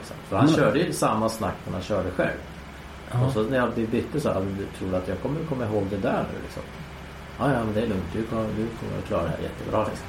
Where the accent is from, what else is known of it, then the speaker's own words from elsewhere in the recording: Sweden; Jag insåg på flyget ner till Bilbao via Bryssel att jag var nog enda svensk på den här testkörningen.